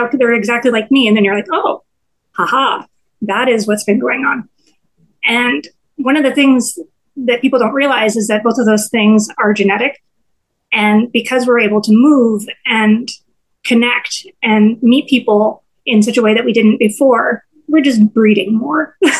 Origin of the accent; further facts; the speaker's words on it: Canada; I'm Canadian. I didn't come from Silicon Valley